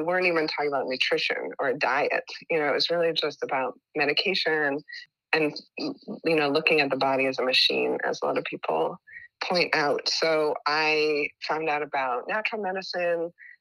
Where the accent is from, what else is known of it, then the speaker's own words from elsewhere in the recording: Wisconsin, United States; also born or lived in California; now in Portland, United States; I'm queer, mixed race, first gen, I was born in California actually. But I grew up in the icy winters of Wisconsin, and I was just there, so I remembered how icy they are.